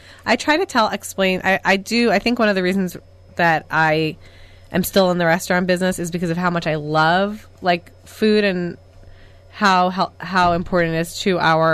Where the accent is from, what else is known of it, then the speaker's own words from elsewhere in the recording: Plainview, New York, United States; now in California, United States; Actually, no. I'm born and raised in New York.